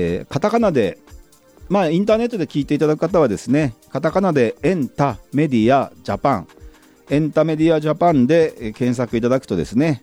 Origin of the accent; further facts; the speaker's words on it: Yokohama, Kanagawa, Japan; 私は横浜鶴見区出身前議員の … がお届けしております